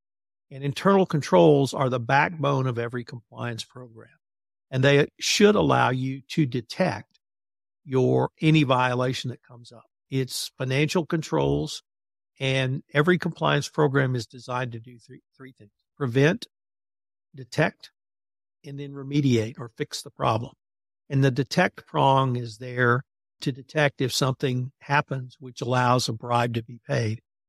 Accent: Houston, Texas, United States; So I'm from Houston, or I was from Houston, and energy obviously is a big part of Houston.

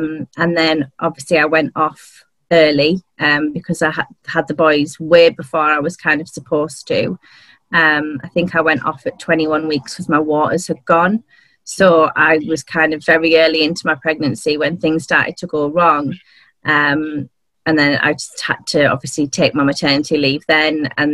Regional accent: Yarm, North East England, United Kingdom; I am 32 from Yarm, and I run Leo's, which is a charity that supports families of sick and preterm babies across the Northeast.

